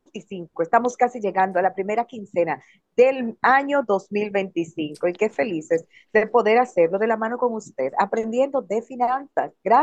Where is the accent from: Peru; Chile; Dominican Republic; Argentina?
Dominican Republic; hay que entender que somos dominicanos, señores